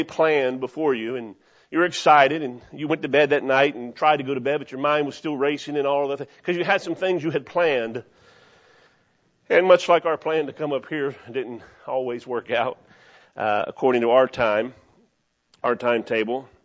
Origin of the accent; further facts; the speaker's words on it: Cincinnati, Ohio, United States; As I said, I grew up in Cincinnati, Ohio